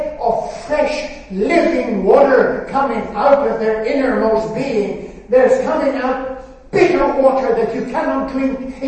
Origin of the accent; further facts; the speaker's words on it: Northern Ireland, United Kingdom; I come from Northern Ireland, I come from the country. 12 years of my life spent on a farm.